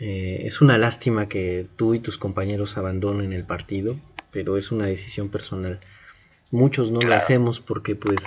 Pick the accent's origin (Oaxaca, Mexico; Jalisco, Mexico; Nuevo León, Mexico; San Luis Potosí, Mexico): Oaxaca, Mexico; Sí, no, aparte, pues somos oaxaqueños y eso nos confiere un rasgo especial de organización para otras cosas